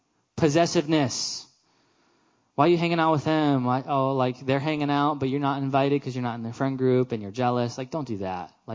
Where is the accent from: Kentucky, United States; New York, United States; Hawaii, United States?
Hawaii, United States; I was bullied in Hawaii because I looked like a white kid, even though I'm Hawaiian.